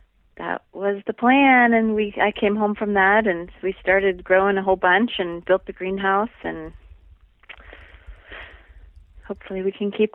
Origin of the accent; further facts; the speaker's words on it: San Diego, California, United States; We had a garden, and I grew up in San Diego, so it was a Southern California garden with avocados and artichokes